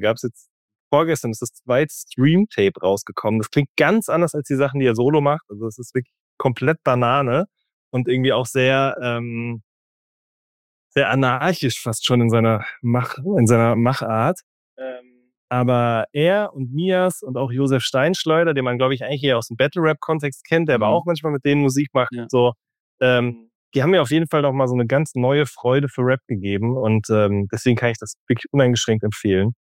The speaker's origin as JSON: {"language": "German", "region": "North Rhine-Westphalia", "country": "Germany", "said": "Und man kommt auch wirklich von Hölzgen auf Stöcksken, wie man bei uns im Ruhrgebiet sagt."}